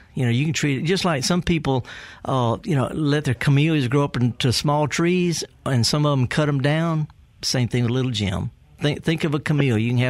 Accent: Indianola, Mississippi, United States; Do you know I'm from Indianola?

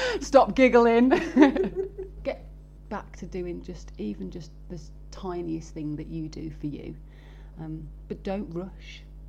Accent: Birmingham, West Midlands, United Kingdom; Sorry, I'm from Birmingham.

